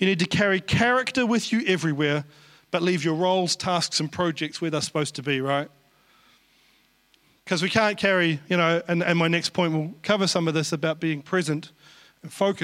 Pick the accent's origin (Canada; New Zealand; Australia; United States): New Zealand; Taranaki; I come from Taranaki, by the way, so we'd gone to Tauranga.